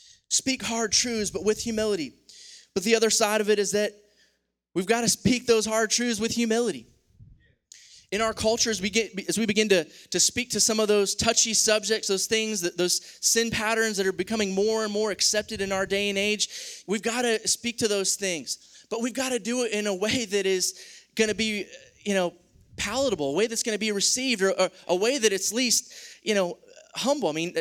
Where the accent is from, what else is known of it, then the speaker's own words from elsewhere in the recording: Florida, United States; I'm from Florida. I didn't have an ice scraper.